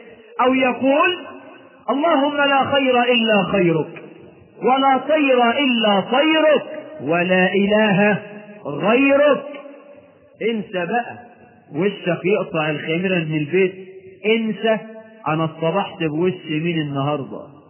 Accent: Egypt; وانا مصري مش هندي ولا حاجة. انا من حوالي مصر.

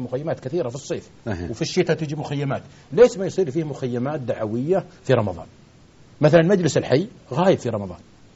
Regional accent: Al-Ahsa, Eastern Province, Saudi Arabia; يجمعون الشباب عندنا في الأحساء حواري وأحياء واسعة ما فيها بيوت

